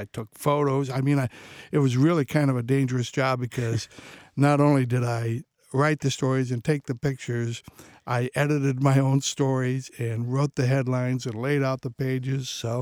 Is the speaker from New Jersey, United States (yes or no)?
no; Wauseon, Ohio, United States; I went back to Wasion, my hometown, farm community in Northwest Ohio